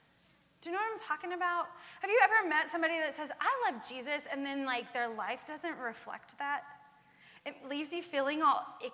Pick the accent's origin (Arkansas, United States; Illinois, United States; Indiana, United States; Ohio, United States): Arkansas, United States; I grew up in a really small town in Arkansas. I lost my accent. You can judge me later. This small town had two stoplights.